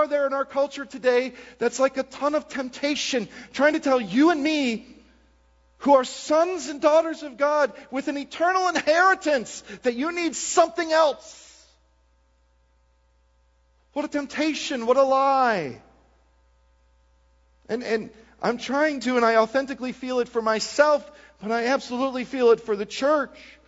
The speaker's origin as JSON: {"language": "English", "region": "Wisconsin", "country": "United States", "tie": "born or raised there", "said": "I grew up in Wisconsin."}